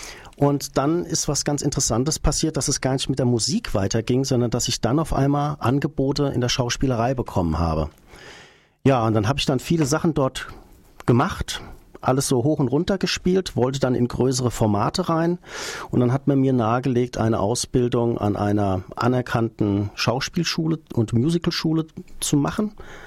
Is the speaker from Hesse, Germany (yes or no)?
yes; Frankfurt, Hesse, Germany; now in Niddatal, Germany; Ich bin ja gebürtiger Frankfurter, habe dann viele Jahre im Umkreis gewohnt, von Neu-Isenburg angefangen und letztendlich hat es mich jetzt nach Niedertal geschlagen, neben Heldenbergen